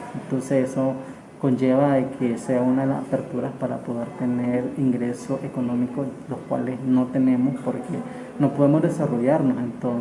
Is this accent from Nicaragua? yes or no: yes; Nicaragua; moved away as an adult; now in Costa Rica; como muchos nicaragüenses, el exilio forzado al que nos forzó la dictadura en Nicaragua